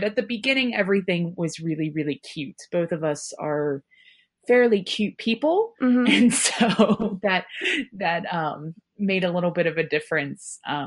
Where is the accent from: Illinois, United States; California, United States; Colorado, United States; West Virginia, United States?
West Virginia, United States; now in Cleveland, United States; I currently live in Cleveland, Ohio. I'm originally from West Virginia.